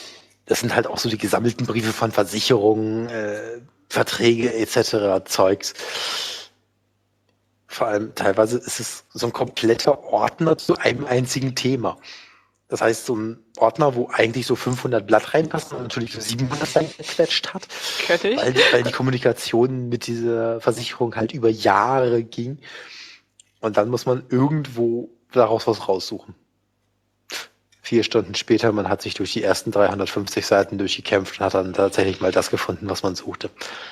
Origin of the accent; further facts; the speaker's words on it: West Germany, Germany; Und es sind auch keine Stasi-Akten, ich bin Wessi.